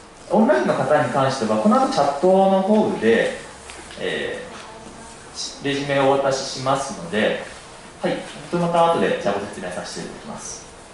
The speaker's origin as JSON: {"language": "Japanese", "region": "Hiroshima", "country": "Japan", "tie": "born or raised there", "said": "僕は生まれも育ちも広島ですので、カープ、スポーツ、カープということで、ほぼカープの趣味になります。"}